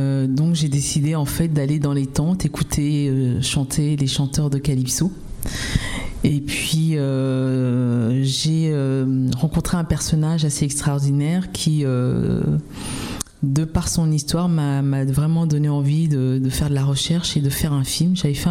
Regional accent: Cameroon; born there; moi, je suis née au Cameroun

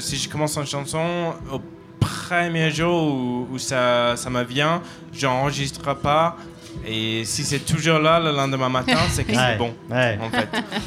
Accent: Huddersfield, Yorkshire and the Humber, United Kingdom; Moi, je viens d'Angleterre. Je viens du nord d'Angleterre, d'une petite ville horrible qui s'appelle Huddersfield, qui est près de Manchester, près de Liverpool. Donc voilà, c'est le nord d'Angleterre, industriel, beaucoup de chômage, il ne fait pas beau.

